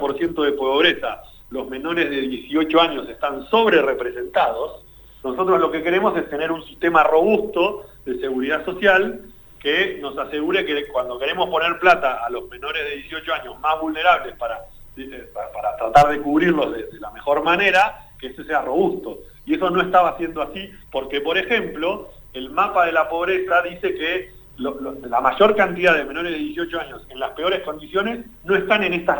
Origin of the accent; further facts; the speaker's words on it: Patagonia, Argentina; soy patagónico